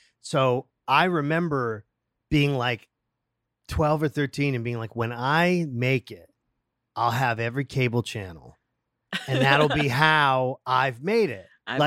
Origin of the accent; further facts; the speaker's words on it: Massachusetts, United States; I'm from Massachusetts.